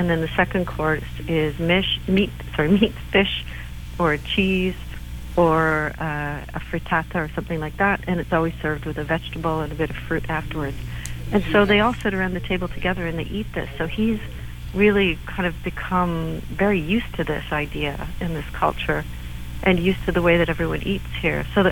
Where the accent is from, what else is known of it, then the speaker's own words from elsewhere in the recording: Canada; I'm from Canada, but when I go to Toronto and I go into a supermarket